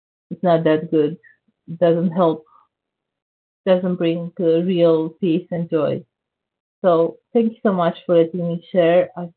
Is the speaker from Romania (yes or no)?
yes; Romania; I'm from Romania.